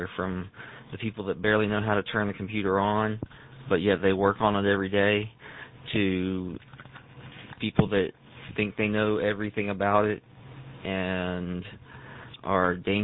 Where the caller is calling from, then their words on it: Kentucky, United States; In Kentucky, just south of Cincinnati, at the corporate office.